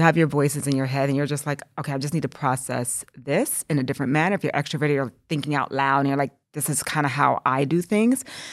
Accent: California, United States; I think as an American from California, there's a lot of, I have to be more cognitive about or cautious, about my references.

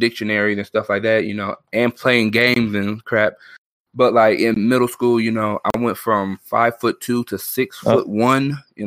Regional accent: Michigan, United States; I come from Michigan, born and raised in Michigan, you know.

